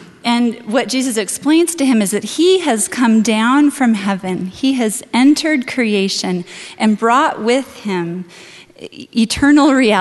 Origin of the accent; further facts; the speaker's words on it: United States; accent: American; And I hope you all can forgive my American accent, particularly with the biblical names and terms.